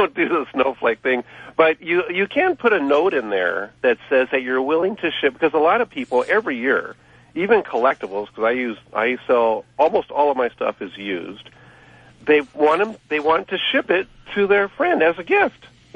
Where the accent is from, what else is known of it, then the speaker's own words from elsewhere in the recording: Ohio, United States; now in California, United States; Well, I'm from Ohio, and it was freezing to me.